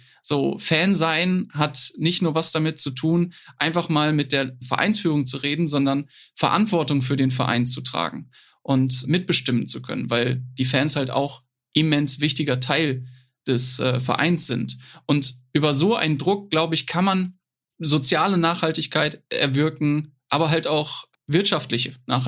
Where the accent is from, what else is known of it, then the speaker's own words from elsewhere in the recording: Dortmund, North Rhine-Westphalia, Germany; als ich schon als Dortmunder bin.